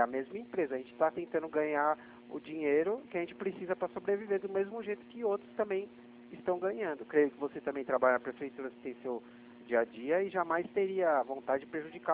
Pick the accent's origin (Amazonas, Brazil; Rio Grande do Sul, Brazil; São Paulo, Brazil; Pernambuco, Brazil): São Paulo, Brazil; Atibaia; Eu sou aqui de São Paulo. Eu sou de Atibaia.